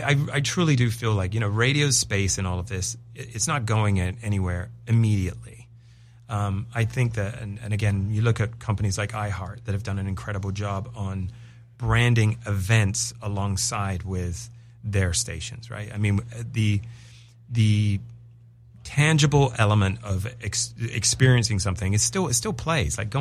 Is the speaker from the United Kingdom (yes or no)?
yes; England, United Kingdom; I am English.